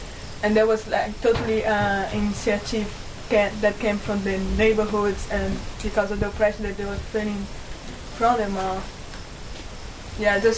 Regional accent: Brazil; English is a second language; I'm from Brazil

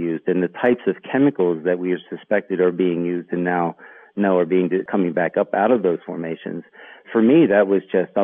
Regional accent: Bethany, West Virginia, United States; And I was also lucky to have a small institute, a college, Bethany College, in my hometown of Bethany, West Virginia

